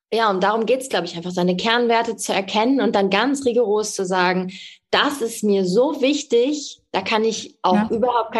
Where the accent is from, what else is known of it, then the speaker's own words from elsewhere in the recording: Germany; wir kommen, also aus Deutschland, wir kommen halt aus einem Land, wo sehr viel auch möglich ist, ja.